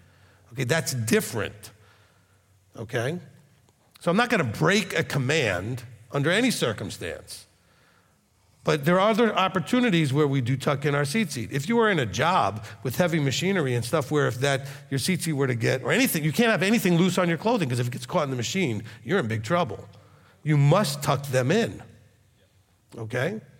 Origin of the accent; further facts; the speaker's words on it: New York City, New York, United States; And I'm from New York City. I know what crazy looks like.